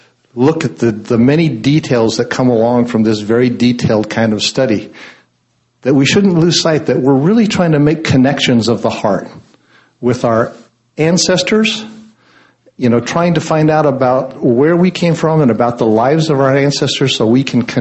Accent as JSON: {"language": "English", "country": "United States", "said": "I am Chinese American, third or fourth generation, depending on how you count it. Grew up very American, speaking no Chinese."}